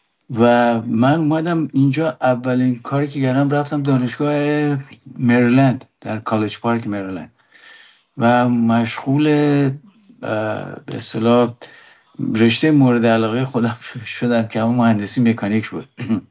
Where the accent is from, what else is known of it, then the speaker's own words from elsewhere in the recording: Abadan, Khuzestan, Iran; born there; من متولد آبادان هستم و اون موقع آبادان خب یکی از مثلا شهرهای صنعتی ایران بود